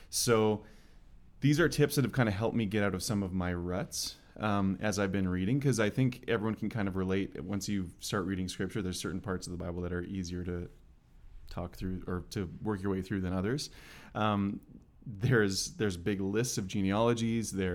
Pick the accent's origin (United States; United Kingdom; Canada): Canada; Winnipeg, Manitoba; moved away as an adult; I'm from Winnipeg, Manitoba.